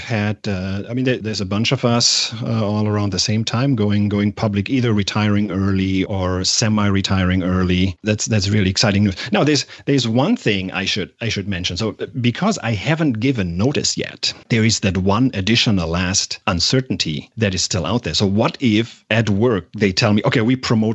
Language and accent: English; Germany; now in United States; The first time when I came from Germany to the US, right, that's a pretty life-changing event.